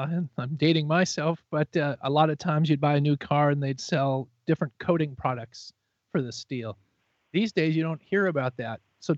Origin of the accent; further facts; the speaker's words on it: Chicago, Illinois, United States; Well, as a kid growing up in Chicago, the bottom of Lake Michigan was always filled with, you know, large steel complexes.